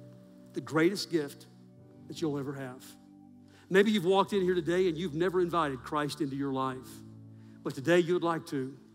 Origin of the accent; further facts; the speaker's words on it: Texas, United States; That's a West Texas term. I grew up in West Texas, and we said that all the time.